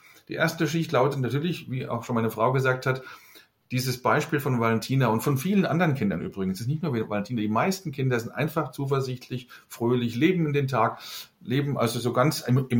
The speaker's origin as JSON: {"language": "German", "region": "Hesse", "country": "Germany", "said": "Bei uns im Rhein-Main-Gebiet, wo ich herkomme"}